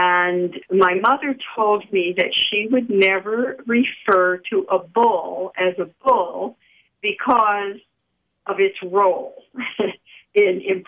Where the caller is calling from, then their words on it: Amherst, Massachusetts, United States; Amherst, Massachusetts.